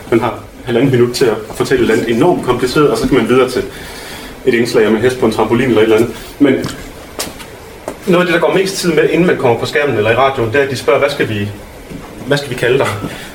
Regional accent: Odense, Region of Southern Denmark, Denmark; accent: Funen dialect; Jeg taler grimt, jeg banner, men jeg taler også fynsk, fordi jeg er fra Odense.

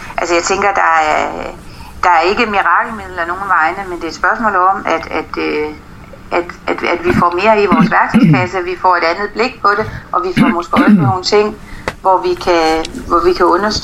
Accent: Frederikshavn, North Denmark Region, Denmark; jeg er selv født og opvokset i Frederikshavn. Jeg har gået på Frederikshavn Gymnasium.

